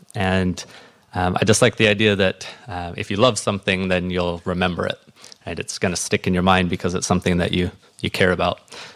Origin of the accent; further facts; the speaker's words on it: New York, United States; born there; Or if you've ever been to New York, I was born in New York, you could go with Forget About It.